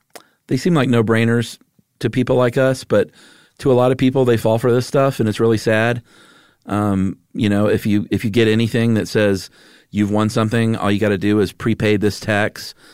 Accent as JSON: {"language": "English", "town": "Glasgow", "region": "Scotland", "country": "United Kingdom", "said": "21, and I'm from Glasgow, Scotland."}